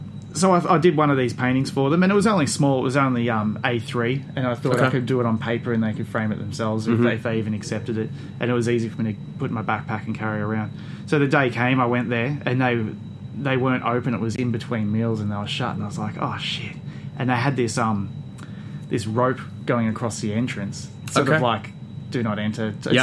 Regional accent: Australia; I'm an artist from Australia. I'm traveling the world

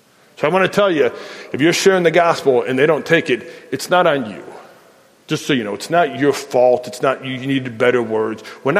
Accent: Chicago, Illinois, United States; I didn't grow up in Nebraska. I grew up outside of Chicago

